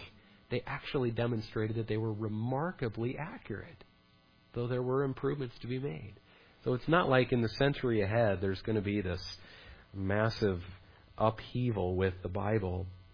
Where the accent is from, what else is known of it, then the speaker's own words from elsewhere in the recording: Idaho, United States; This is at a place in my hometown, a wonderfully known, named North Tourist Park. We're very clever up there in Idaho. I drove by this hundreds, thousands of times when I was a kid.